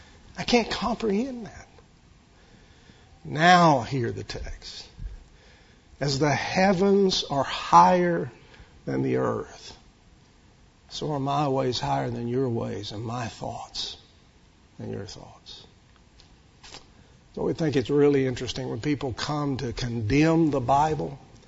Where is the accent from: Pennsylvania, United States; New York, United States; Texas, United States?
Texas, United States; also born or lived in Longview, United States; And in Texas, okay, folks, I'm from Texas, so you just got to get used to it.